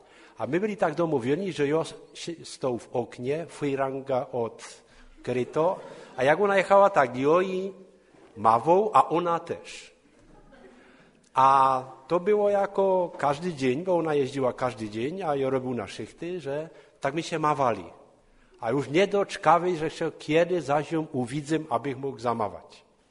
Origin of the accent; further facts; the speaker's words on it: Nebory, Moravian-Silesian Region, Czechia; Tym, że ja pochodzę z Nieborów.